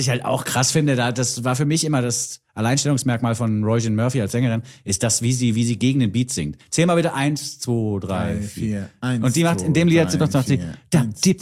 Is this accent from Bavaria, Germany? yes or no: yes; Bavaria, Germany; Für mich als Bayer ist es schwierig.